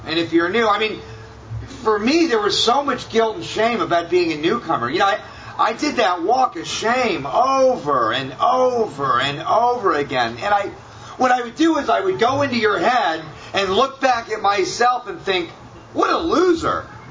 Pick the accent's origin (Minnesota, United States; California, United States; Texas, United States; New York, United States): California, United States; I'm from Southern California. We have chips for like 30, 60, 90 days.